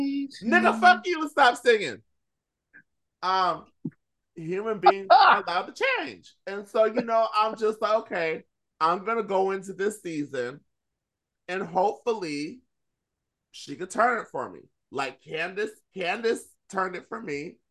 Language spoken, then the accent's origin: English; Philippines; Girl, I'm Filipino.